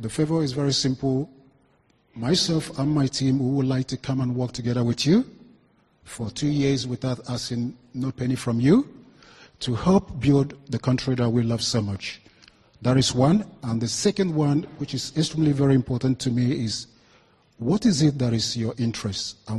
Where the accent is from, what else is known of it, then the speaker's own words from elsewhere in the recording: Nigeria; I live here, I'm a Nigerian citizen, and I promote projects across Africa.